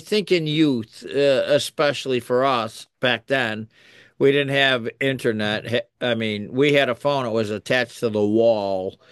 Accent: United States; Vinny and I grew up in the North End. It wasn't always easy sledding.

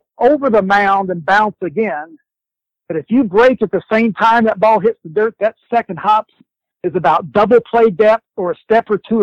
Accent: Texas, United States; I grew up in Texas and I used to watch Daryl Royal and the University of Texas.

